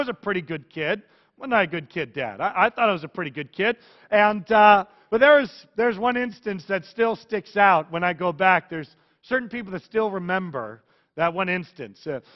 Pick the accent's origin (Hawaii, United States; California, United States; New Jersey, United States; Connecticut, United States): California, United States; Vacaville; My hometown is Vacaville, California. It's Cowtown in translation. And there is a church, Bethany Lutheran Church, that I grew up with.